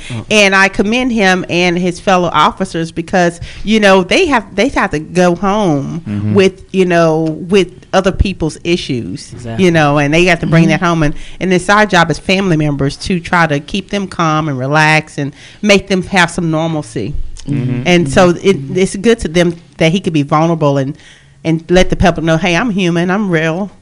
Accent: the South, United States; I'm from the South.

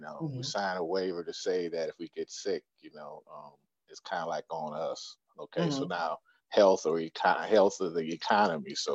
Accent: Bonham, Texas, United States; now in California, United States; Texas, like this little country town called Bonham, Texas, and Fannin County.

